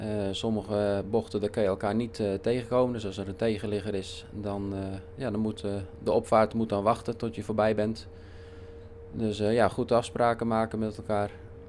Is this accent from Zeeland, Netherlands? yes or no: no; Zwolle, Overijssel, Netherlands; We komen van Zwolle, dus het is gewoon lekker om hier te varen, vlakbij huis.